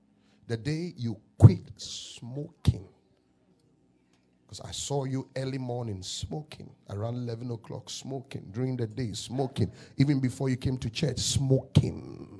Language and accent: English; Ghana; Not an American, I'm from Ghana. My accent is different.